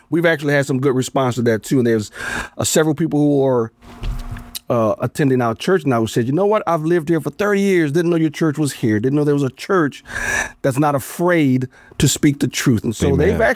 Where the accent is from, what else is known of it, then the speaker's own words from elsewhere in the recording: Louisiana, United States; moved away as an adult; now in Illinois, United States; I'm originally from Louisiana, right? So born and raised in Louisiana. I went to D.C. for undergrad, and I've been here for 30 years now.